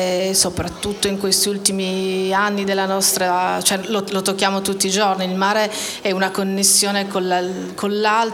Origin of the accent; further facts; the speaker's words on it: Turin, Piedmont, Italy; da torinese si aveva la casa al mare, si andava in vacanza al mare, qua in Liguria.